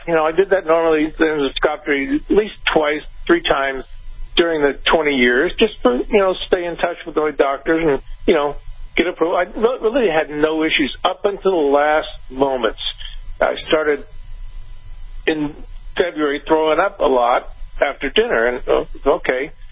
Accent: Austin, Texas, United States; Oh, good. I'm actually from Austin.

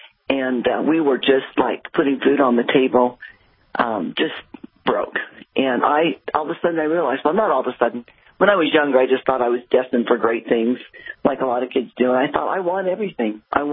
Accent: Idaho, United States; Idaho, mostly in Idaho. Yeah, mostly in Idaho.

